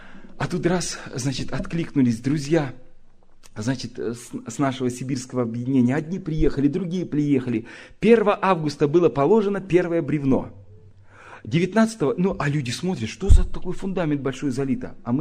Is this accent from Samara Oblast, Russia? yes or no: no; Kansk, Krasnoyarsk Krai, Russia; Я из Канска.